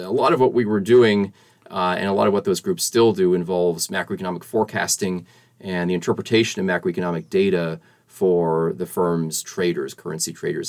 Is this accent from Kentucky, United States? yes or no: no; Boston, Massachusetts, United States; I grew up in the Boston area.